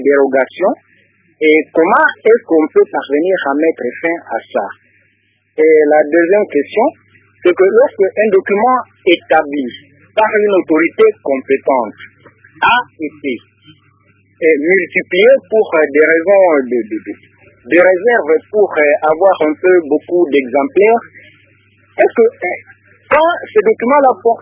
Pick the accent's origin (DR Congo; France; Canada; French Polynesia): DR Congo; Kananga, Kasaï-Central; qu'on est en train d'élaborer ici chez nous à Kananga.